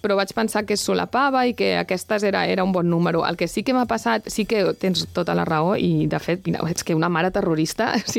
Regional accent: Tarragona, Catalonia, Spain; quan jo era petita anava bastant a la biblioteca, jo soc de Tarragona

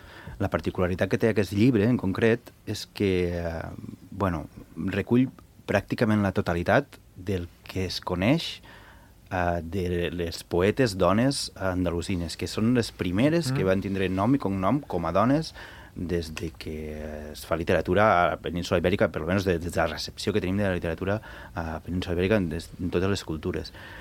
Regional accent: Valencian Community, Spain; Jo és que soc valencià i venim amb una ferida oberta

